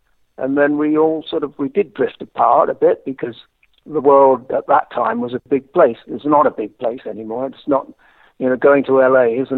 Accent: Waltham Cross, East of England, United Kingdom; I grew up in Waltham Cross. It's sort of where we all grew up … a great many others … even. We grew up in a place called Waltham Cross, which became a sort of hive of activity musically.

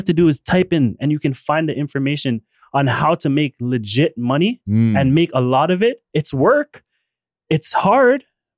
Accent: Toronto, Ontario, Canada; that's why I feel it for people from these circumstances who are growing up in Toronto community housing, resulting to making music and doing things like that for money, trapping, whatever it is, because the options were there for real.

